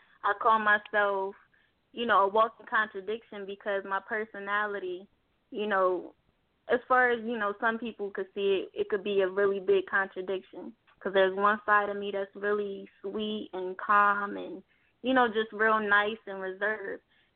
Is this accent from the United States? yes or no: yes; Harrisburg, Pennsylvania, United States; now in Atlanta, United States; So we was in my hometown at the time, Harrisburg. We both had lived there.